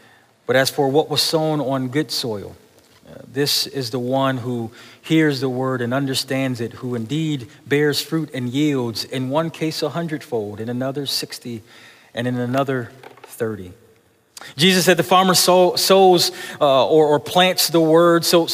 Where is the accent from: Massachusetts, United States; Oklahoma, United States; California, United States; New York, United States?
New York, United States; Buffalo; I remember, just church I grew up in Buffalo, New York.